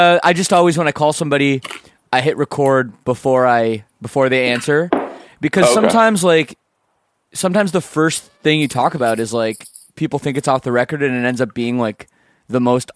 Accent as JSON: {"language": "English", "country": "Canada", "said": "I'm Canadian anyways. I don't get a vote"}